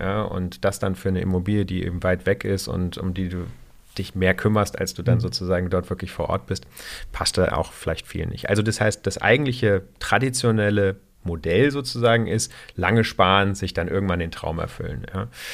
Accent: Rostock, Mecklenburg-Vorpommern, Germany; also born or lived in Franconia; now in Berlin, Germany; ich bin zwar im Süden Deutschlands in Franken geboren, bin aber in Rostock an der Ostsee aufgewachsen. Und dann bin ich eben später in Berlin angekommen

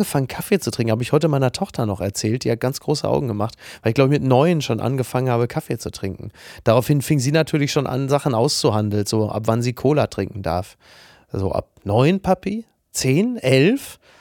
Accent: Castrop-Rauxel, North Rhine-Westphalia, Germany; Aber der einarmige Bandit, in meiner Heimatstadt Castrop-Rauxel gab es in den 80er Jahren

